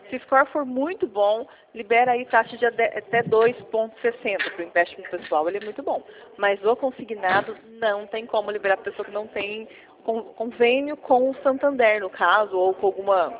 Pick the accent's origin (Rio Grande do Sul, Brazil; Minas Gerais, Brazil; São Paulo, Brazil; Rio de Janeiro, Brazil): São Paulo, Brazil; eu sou de São Paulo.